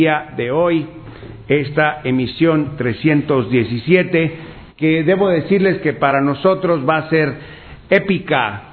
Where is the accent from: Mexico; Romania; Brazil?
Mexico; Abolengo, Jalisco; como dicen en mi pueblo, en Abolengo, Jalisco, te carga el payaso